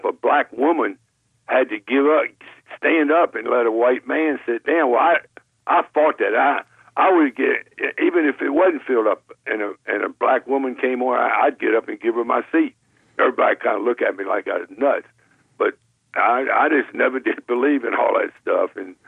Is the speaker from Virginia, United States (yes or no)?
yes; Norfolk, Virginia, United States; Yeah, I was brought up in Norfolk, Virginia, where we had segregation, and I never agreed with it.